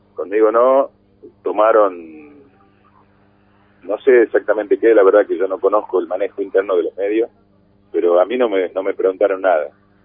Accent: Tucumán, Argentina; Nuestra prioridad absoluta como tucumano es la provincia

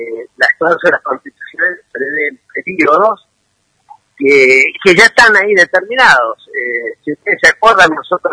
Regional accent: Tucumán, Argentina; Como tucumano, no entiendo a los tucumanos

